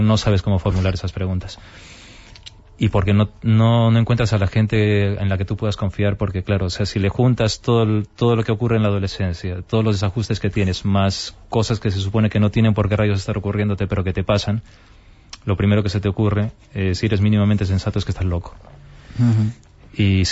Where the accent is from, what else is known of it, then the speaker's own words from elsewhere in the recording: Peru; now in Madrid, Spain; yo soy de Perú. Y mi abuela falleció en Arequipa, en el sur de Perú, y yo estaba aquí en Madrid.